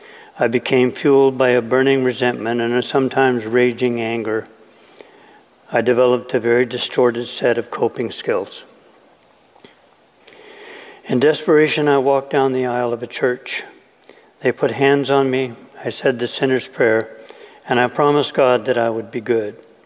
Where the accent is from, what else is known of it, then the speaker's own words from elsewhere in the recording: Oregon, United States; also born or lived in Midwest; We came to Oregon from the Midwest in 1948. My dad couldn't keep work, so we moved a lot.